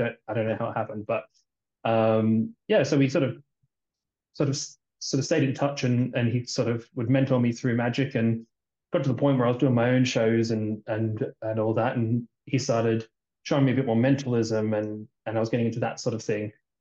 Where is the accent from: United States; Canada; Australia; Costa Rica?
Australia; moved away; Yeah, I've been here for about 5 years, but yeah, I'm from Australia originally.